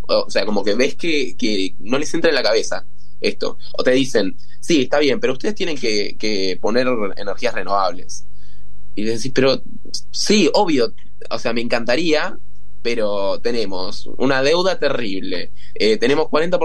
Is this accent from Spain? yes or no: no; Argentina; Y les decía esto, o sea, mira, yo vengo de Argentina.